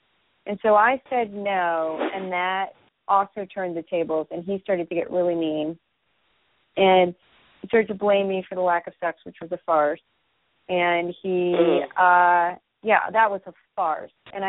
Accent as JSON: {"language": "English", "region": "New York", "country": "United States", "said": "I thought, well, I'm not from another country. I'm from New York."}